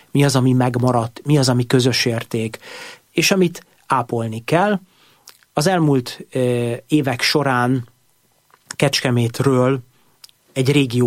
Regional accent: Budapest, Hungary; Budapesten születtem, az életem első évtizedeit azt budapesti honpolgárként töltöttem.

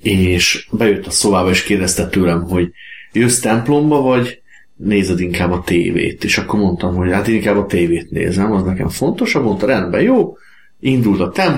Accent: Székesfehérvár, Fejér, Hungary; born there; Székesfehérváron születtem 1974-ben

